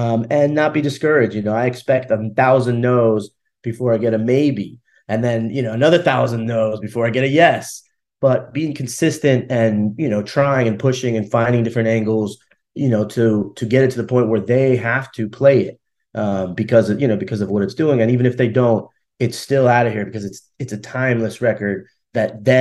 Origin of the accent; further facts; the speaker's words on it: Russia; English is a second language; now in United States; I'm from Russia. I came to America, and I remember in math class, they gave us these math books, and in the back of the book was the answers.